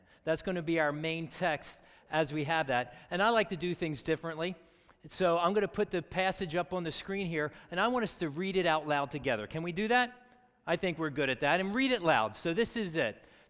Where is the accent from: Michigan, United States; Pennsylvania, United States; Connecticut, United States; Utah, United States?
Pennsylvania, United States; I grew up right outside the Philadelphia area. That's where my wife and I are